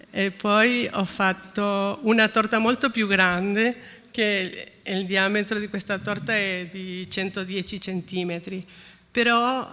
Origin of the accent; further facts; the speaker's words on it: Argentina; Però vengo dall'Argentina